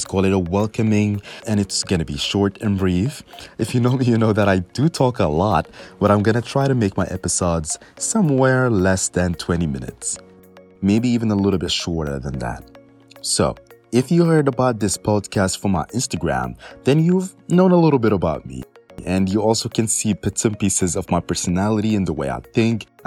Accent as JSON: {"language": "English", "country": "Saudi Arabia", "tie": "born or raised there", "second_language": "English", "lives_now": "Spain", "said": "I come from Sudan, specifically from Khartoum, the capital city. Was born and raised in Saudi Arabia, and I've been living in Spain for a year and a half, more or less."}